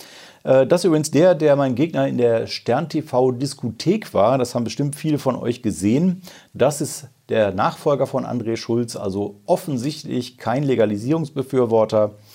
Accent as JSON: {"language": "German", "town": "Wuppertal", "region": "North Rhine-Westphalia", "country": "Germany", "tie": "born or raised there", "said": "Gucken wir in meine Heimat, Bergisches Land, Wuppertal."}